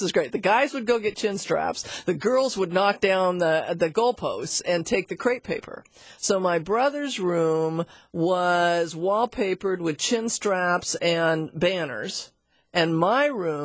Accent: Seattle, Washington, United States; I grew up Husky. I grew up in Laurelhurst, which is right by the stadium.

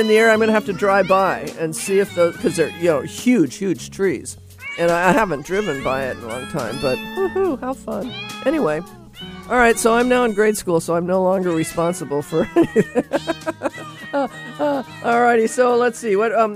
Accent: Laurelhurst, United States; I grew up in Laurelhurst, and I went to Laurelhurst Elementary School, and it's right across the street from the Laurelhurst playfield.

